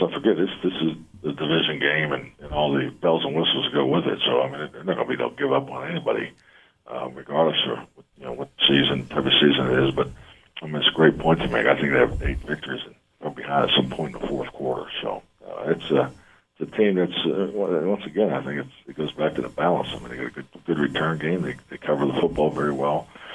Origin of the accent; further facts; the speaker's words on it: Pittsburgh, Pennsylvania, United States; I grew up in Pittsburgh, and you know, I never left Pittsburgh until I went to college.